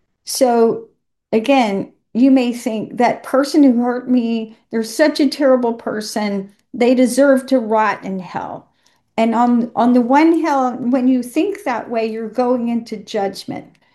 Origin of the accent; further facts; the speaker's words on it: Savannah, Georgia, United States; So I grew up in the American South, and I grew up in Savannah, Georgia.